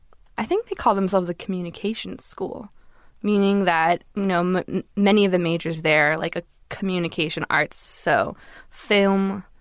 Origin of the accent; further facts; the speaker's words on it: Los Angeles, California, United States; I grew up in Los Angeles in a very liberal community. I went to an art school.